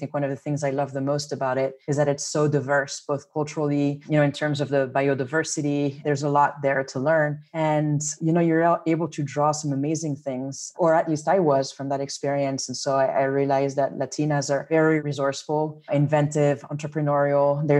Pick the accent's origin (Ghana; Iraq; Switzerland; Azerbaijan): Switzerland; also born or lived in Cali, Colombia; now in United States; My mom's Colombian. I was born in Colombia in Cali, but my dad's Swiss. And so I grew up mostly in Switzerland and then moved to the US.